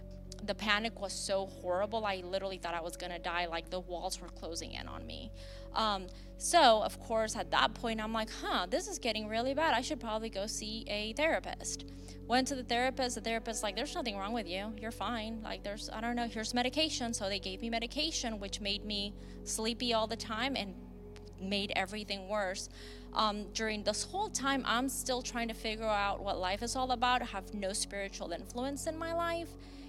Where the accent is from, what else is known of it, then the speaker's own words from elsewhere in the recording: Mexico City, Mexico; Okay, so I'm originally from Mexico. I grew up in Mexico City area probably until the age of like 6. Then we moved around to a few different states.